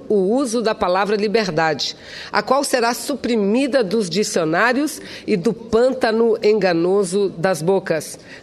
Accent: Amazonas, Brazil; e eu que sou lá do Amazonas.

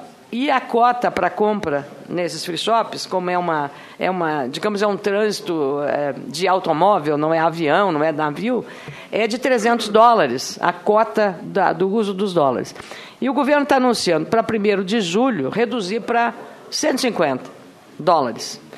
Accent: Rio Grande do Sul, Brazil; Eu falo isso porque eu sou do Rio Grande do Sul

